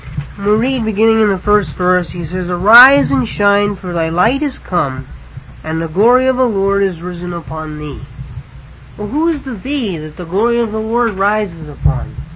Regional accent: United States; You know, I'm touched by it because I'm an American. I love this country.

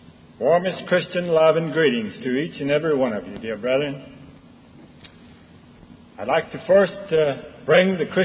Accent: Charlotte, North Carolina, United States; I am from Charlotte. I'm with the Charlotte Ecclesia.

